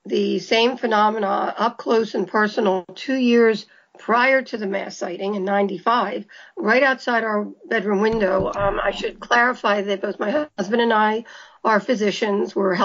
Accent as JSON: {"language": "English", "town": "Philadelphia", "region": "Pennsylvania", "country": "United States", "said": "We're both from Philadelphia, Pennsylvania."}